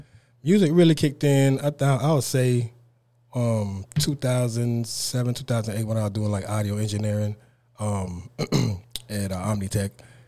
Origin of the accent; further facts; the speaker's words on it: U.S. Virgin Islands; Hey, it's your boy … I'm from the Virgin Islands.